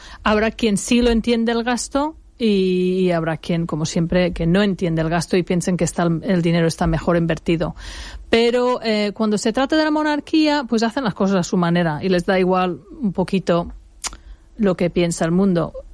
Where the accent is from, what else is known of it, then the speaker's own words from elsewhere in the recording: l'Alfàs del Pi, Valencian Community, Spain; porque yo soy de Alfa del Pi